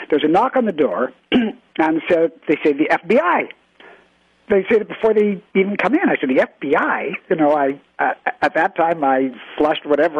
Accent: Canada; And I'm a Canadian.

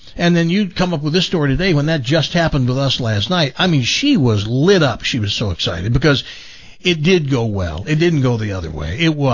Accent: the South, United States; Now, I'm from the South, and there are a couple of things that just don't go over very well with people in the South.

